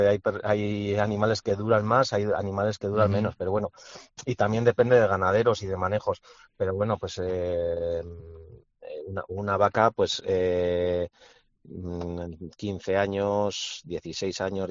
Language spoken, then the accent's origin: Spanish; Izal, Navarre, Spain; desde el valle, desde Izal, que es mi pueblo, hasta el Pico de Hori, la Selva de Irati.